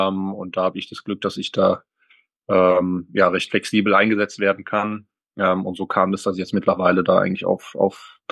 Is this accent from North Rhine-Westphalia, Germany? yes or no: no; Heidelberg, Baden-Württemberg, Germany; Bin 30 Jahre alt und bin auch gebürtiger Heidelberger.